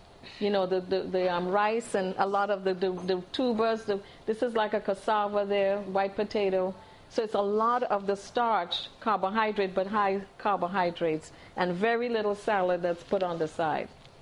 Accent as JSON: {"language": "English", "country": "Trinidad & Tobago", "said": "originally I'm from Trinidad"}